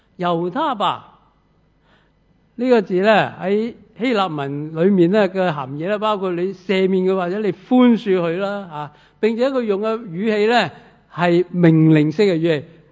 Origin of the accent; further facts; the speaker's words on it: Hong Kong; 我哋香港人讲英文麻麻地咧